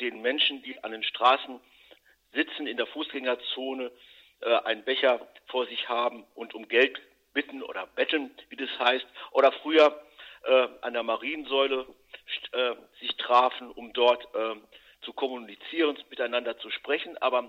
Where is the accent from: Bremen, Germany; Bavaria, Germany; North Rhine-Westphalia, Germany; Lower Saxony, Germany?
North Rhine-Westphalia, Germany; Paderborn; born there; Ich bin gebürtiger Paderborner, lebe seit vielen Jahren wieder in Paderborn.